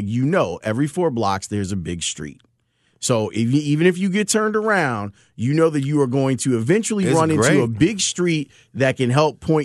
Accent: Chicago, Illinois, United States; My own experience was South. Like my whole life was South. We grew up in Roseland over 111th and Halsted, like around there.

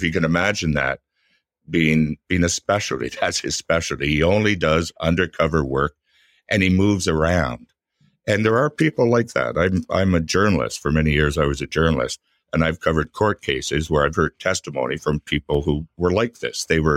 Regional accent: Ottawa, Ontario, Canada; I am a Canadian, and I'm from Ottawa. Ottawa is my hometown.

